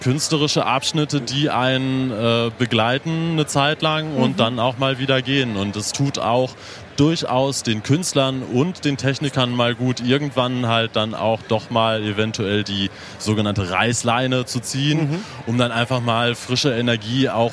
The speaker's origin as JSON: {"language": "German", "town": "Hanover", "region": "Lower Saxony", "country": "Germany", "said": "komme aus Hannover."}